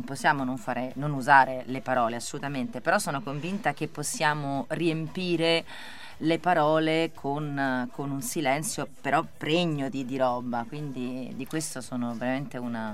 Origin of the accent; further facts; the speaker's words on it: Rome, Lazio, Italy; avendo io vissuto, non sono nata a Roma, ma sono cresciuta a Roma da quando ero proprio bebè o da quando ero ragazzina.